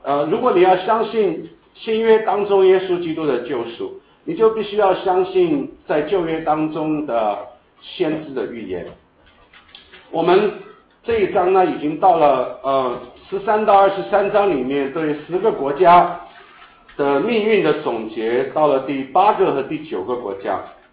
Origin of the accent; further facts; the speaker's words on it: Sichuan, China; 就像我们四川人常讲一句话，恶人只有恶人疑